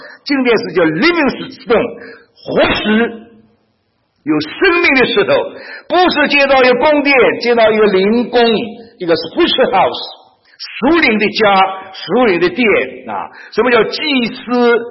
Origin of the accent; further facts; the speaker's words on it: China; 我们中国人永远脱不开皇帝思想了啊！